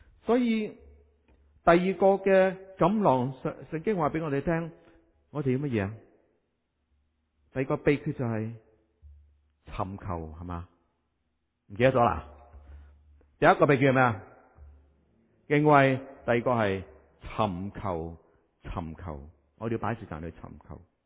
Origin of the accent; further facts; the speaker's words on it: Guangdong, China; 话呢啲我哋啲广东人，我哋成日讲嘅说话